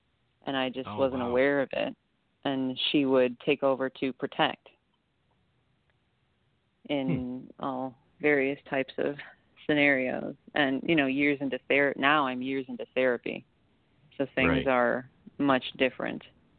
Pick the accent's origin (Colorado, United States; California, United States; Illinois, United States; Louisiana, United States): Illinois, United States; Chicago; and I'm from Chicago, but I would wake up in different states, like geographically.